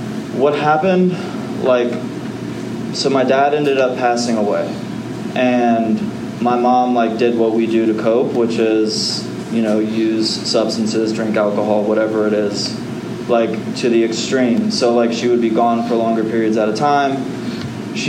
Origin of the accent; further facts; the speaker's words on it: Florida, United States; born there; So I was born in Central Florida.